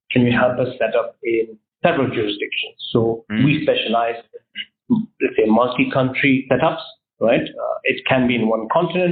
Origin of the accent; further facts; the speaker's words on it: Canary Islands, Spain; first language Spanish; English is a second language; I was born and brought up in Spain, so obviously I do speak Spanish. Spanish is my native language